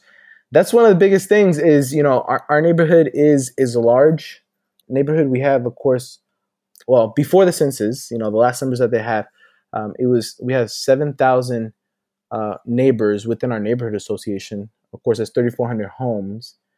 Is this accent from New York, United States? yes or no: no; Texas, United States; Originally, my family's from Puerto Rico. You know, we moved to the DFW area when I was 7. I was raised in the Hearst Euless Bedford area, did all my schooling there, left for Catholic seminary actually in 2012, and then came back in 2014